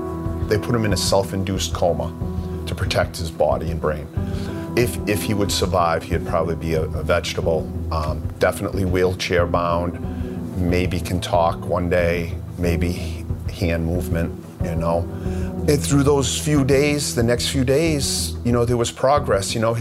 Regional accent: Loudon, New Hampshire, United States; I'm from Loudoun, New Hampshire

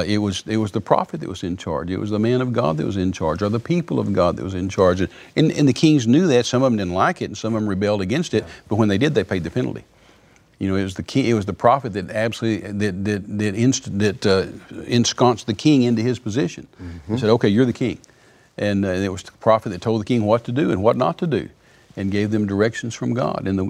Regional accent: United States; And that goes over our head as an American, because we don't think in those terms

